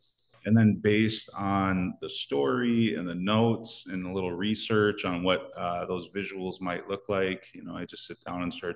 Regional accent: Minnesota, United States; because I grew up in the Twin Cities, but I would visit, you know, and hang out with family

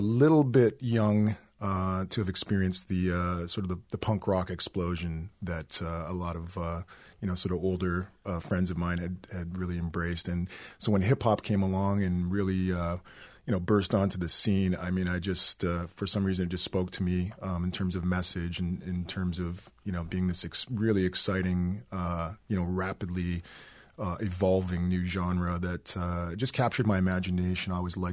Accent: Edmonton, Alberta, Canada; Yeah, I grew up in Edmonton, Alberta, and I was always really, really into music.

